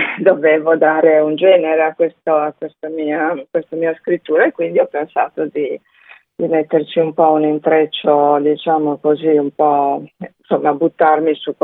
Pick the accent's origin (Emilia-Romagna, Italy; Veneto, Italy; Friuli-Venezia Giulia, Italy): Emilia-Romagna, Italy; Imola; io non sono nata a Imola, ma sono cresciuta lì e sono rimasta lì fino alla fine dell'università, ho fatto l'università a Bologna, poi sono andata via